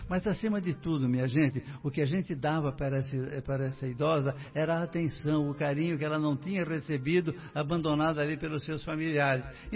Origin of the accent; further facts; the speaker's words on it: Santos, São Paulo, Brazil; fui criado em Santos até os 15 anos de idade, perdi meu pai aos 15 anos